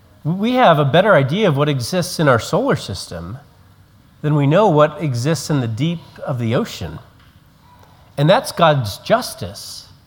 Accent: Colorado, United States; No offense to those here who are from Kansas, but growing up in Colorado, Kansas was always the butt of many jokes

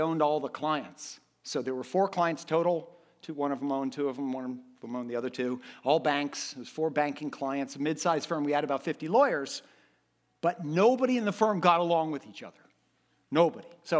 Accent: Miami, Florida, United States; I got another job, and it was back home. I'm from Miami. It was back home.

